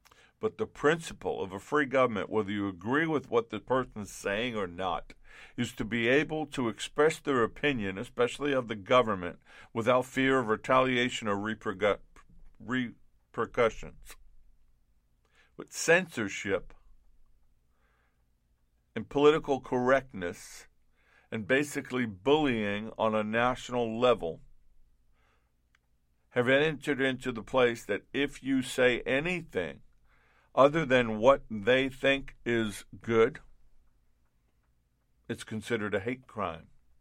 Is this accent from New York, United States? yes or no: yes; New York, United States; I'm Italian. That's right. I'm an Italian from New York.